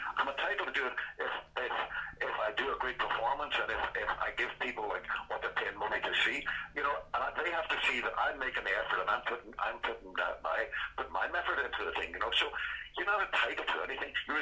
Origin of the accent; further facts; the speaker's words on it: Derry, Northern Ireland, United Kingdom; moved away as an adult; growing up in Derry as a teenager, and up in the little attic bedroom that I shared with my two brothers